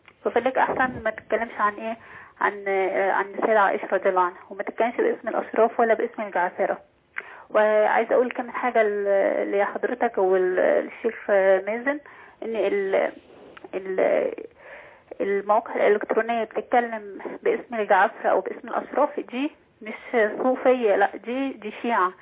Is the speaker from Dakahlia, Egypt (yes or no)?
no; Aswan Governorate, Egypt; أنا من مصر وأنا من الأشراف وأنا من النوبة من أسوان